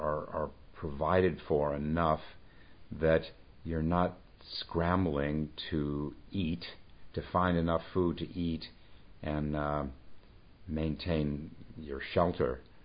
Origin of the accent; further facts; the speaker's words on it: Midwest, United States; accent: Midwestern; used to kid me about my Midwest accent, by the way.